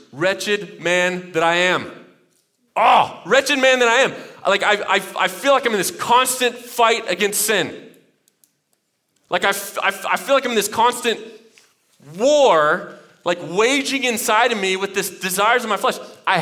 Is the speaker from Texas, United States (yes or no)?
yes; Texas, United States; So I grew up in Texas, so in Texas, you study Spanish.